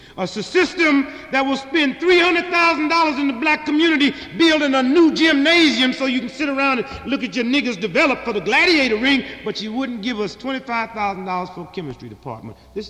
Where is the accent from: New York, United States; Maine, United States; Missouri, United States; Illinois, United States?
Missouri, United States; St. Louis; I grew up in St. Louis where we had Columbus Day off.